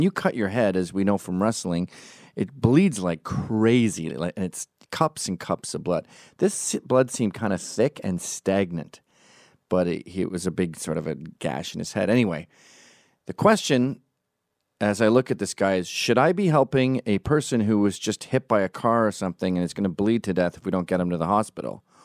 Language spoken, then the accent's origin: English; Kanata, Ontario, Canada; Now, I'm a Canadian non-drug user, never touched a syringe, never had gay sex. I'm 16 years old. I'm living in the upper middle class rural suburbs of Canada in Kanata, Ontario.